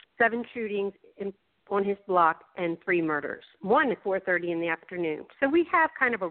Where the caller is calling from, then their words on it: Baltimore, Maryland, United States; I'm calling from Baltimore, Maryland.